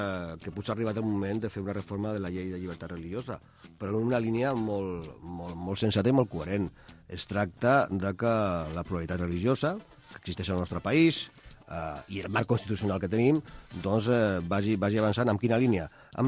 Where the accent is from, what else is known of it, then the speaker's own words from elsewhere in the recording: Catalonia, Spain; quan hem avançat en temes que ens interessaven com a catalans i catalanes